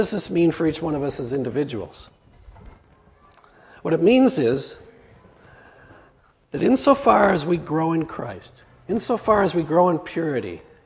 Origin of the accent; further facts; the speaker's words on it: United States; I'm an American. I'm just going to butcher the language.